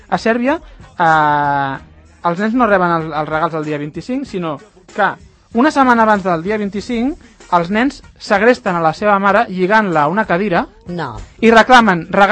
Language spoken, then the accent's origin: Catalan; Catalonia, Spain; som catalans